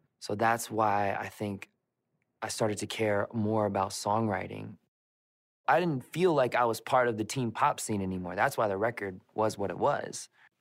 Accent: Memphis, Tennessee, United States; Growing up around Memphis, Tennessee, you didn't get a lot of the trends until they sort of passed through middle of America.

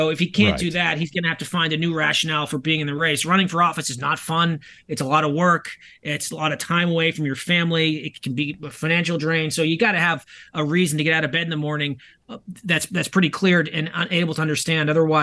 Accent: New England, United States; I come from the Northeast. I come from New England

